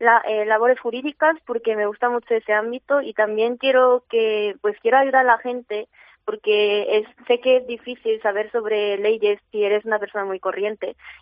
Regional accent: South Korea; Spanish is a second language; now in Spain; como soy coreana y he vivido en España 10 años

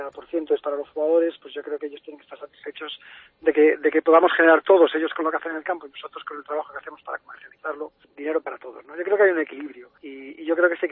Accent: Spain; como aficionado español a la selección

